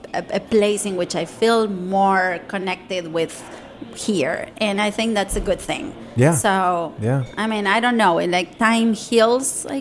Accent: Argentina; moved away as an adult; now in Washington, D.C., United States; I'm from Washington, D.C. now. I've spent 20 years here and 20 years in Argentina.

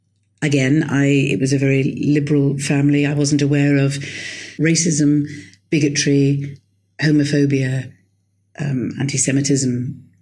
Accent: London, United Kingdom; born there; I was born in London.

